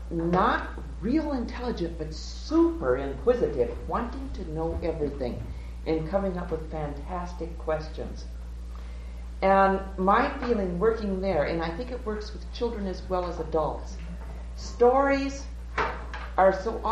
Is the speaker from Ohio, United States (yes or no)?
no; Pierre, South Dakota, United States; I come from Pierce, South Dakota. And I teach in a school in Pierce, South Dakota that is a boarding private school.